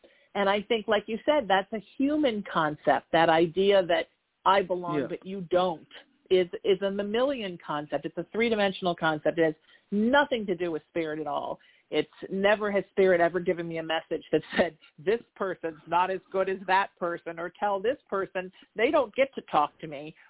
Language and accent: English; Ireland; I did get very excited as an Irishman when I saw the fairy deck